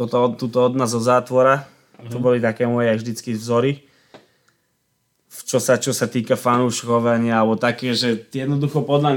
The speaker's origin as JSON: {"language": "Slovak", "town": "Trnava", "region": "Trnava Region", "country": "Slovakia", "said": "to sú legendy u nás v Trnave"}